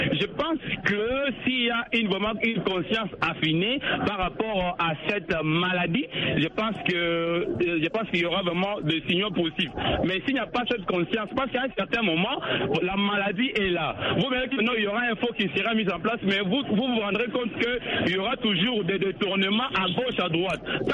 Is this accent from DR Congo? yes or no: yes; DR Congo; chez nous, en RDC